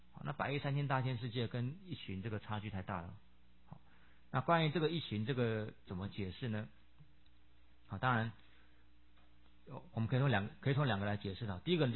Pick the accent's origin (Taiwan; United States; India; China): China; 或者他就根据我们中国人的习俗，就是我们中国人民间的习俗